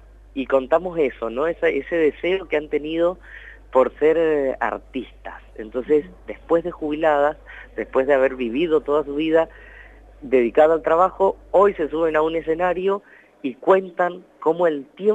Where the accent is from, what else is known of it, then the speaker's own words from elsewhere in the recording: Córdoba, Argentina; Soy cordobés.